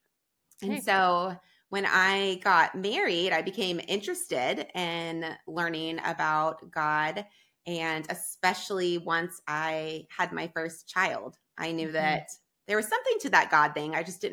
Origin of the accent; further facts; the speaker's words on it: Dallas, Texas, United States; I live in Texas, so in Dallas.